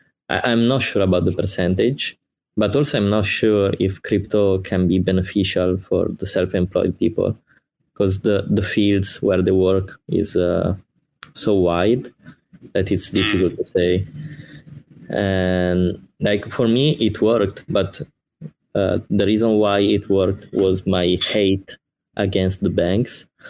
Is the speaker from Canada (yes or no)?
no; Milan, Lombardy, Italy; English is a second language; probably you can tell from my accent. And I'm Italian. I was born in Milan, which is one of the biggest city in Italy.